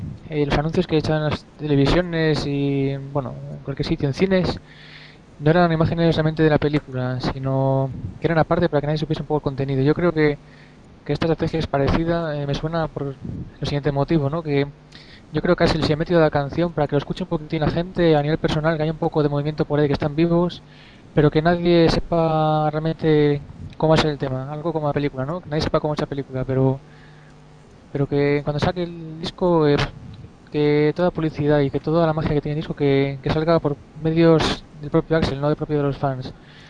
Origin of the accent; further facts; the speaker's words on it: Spain; de España.